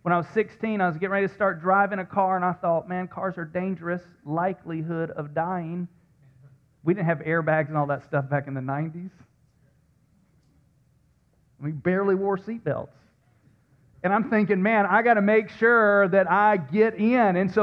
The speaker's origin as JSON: {"language": "English", "region": "the South", "country": "United States", "tie": "born or raised there", "said": "like I grew up in the South, man, I made deals with God all the time."}